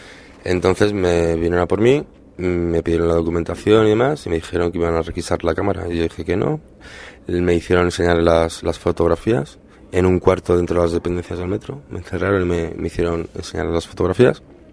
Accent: Spain; primero como español, aunque parezca una tontería

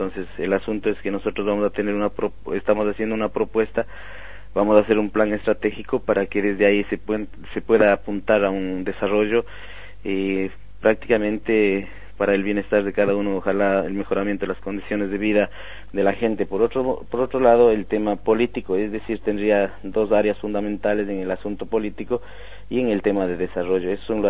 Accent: Ecuador; los derechos nuestros como ciudadanos ecuatorianos allá

